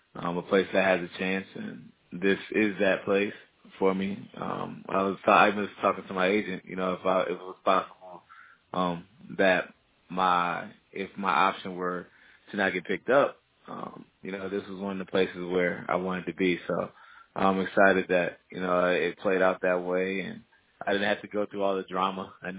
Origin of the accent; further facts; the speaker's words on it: Virginia, United States; Oh, actually, I'm from Virginia, but I have some roots here. I'm in the Carolinas.